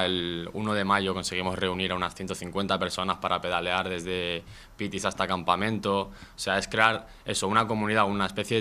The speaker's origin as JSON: {"language": "Spanish", "region": "Canary Islands", "country": "Spain", "said": "somos de Lanzarote, y al final si tú te mueves en metro, en bus o lo que sea, ni el transporte depende de ti"}